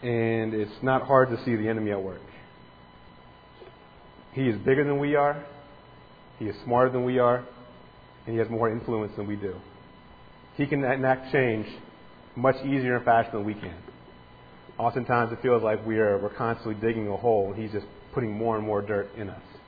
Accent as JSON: {"language": "English", "town": "Fort Wayne", "region": "Indiana", "country": "United States", "tie": "born or raised there", "said": "I grew up in Fort Wayne. Up until about a year ago, I spent my entire life on this side of town, the south side of Fort Wayne."}